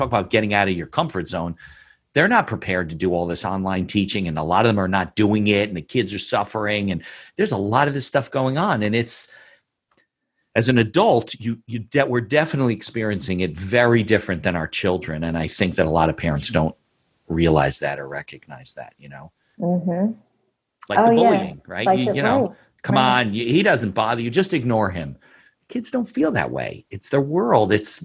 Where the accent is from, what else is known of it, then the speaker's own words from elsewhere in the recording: New Jersey, United States; I grew up in Jersey suburbs too.